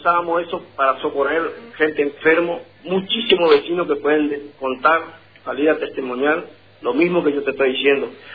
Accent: Argentina; soy un argentino, un ciudadano que vivo ayudando a la gente

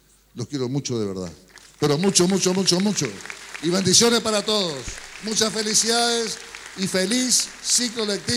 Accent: Misiones, Argentina; Somos argentinos, obviamente, pero primero somos misioneros. Primero somos misioneros.

